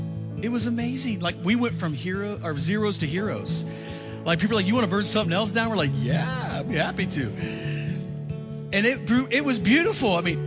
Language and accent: English; Florida, United States; When I grew up in Florida, like I said, I've told this story before, so if you've heard it, but I grew up in Florida